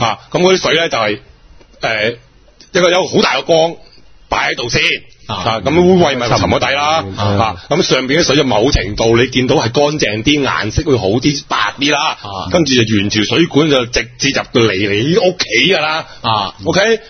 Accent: Hong Kong; 點解嗱今時今日嘅深圳嘅人呢，就比我哋香港人呢高瞻遠矚好耐啦。

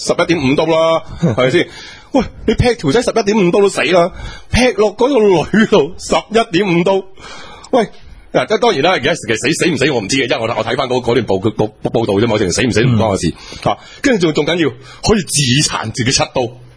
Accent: China; 对一个我哋中国人啊，唔好讲本土先吓、啊，我哋中国人吓

